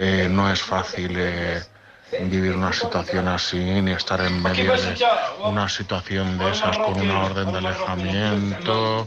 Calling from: Alicante, Valencian Community, Spain; de Alicante.

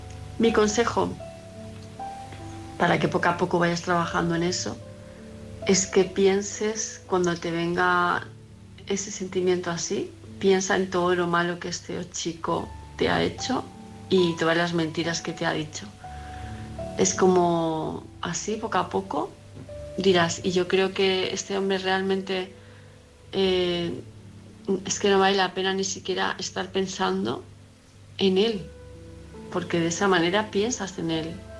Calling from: Palma de Mallorca, Balearic Islands, Spain; Soy Hola. … de Palma de Mallorca.

